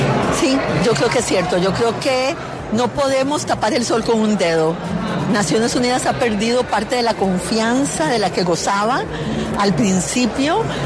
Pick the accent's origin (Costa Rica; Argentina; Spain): Costa Rica; Yo soy de Costa Rica, tengo la democracia en mis venas